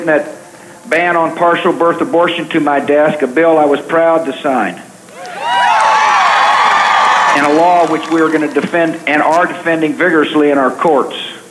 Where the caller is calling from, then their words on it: Manhattan, Kansas, United States; I'm calling from Manhattan, Kansas.